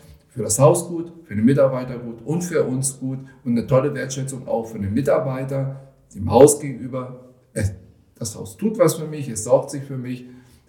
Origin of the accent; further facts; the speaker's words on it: Greece; Ich als Grieche